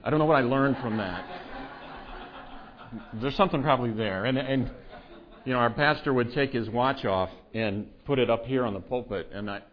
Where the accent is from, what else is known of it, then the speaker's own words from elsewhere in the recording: Missouri, United States; there's just so many similarities between Hope Bible Church that I grew up in Missouri and Jansen Bible Church.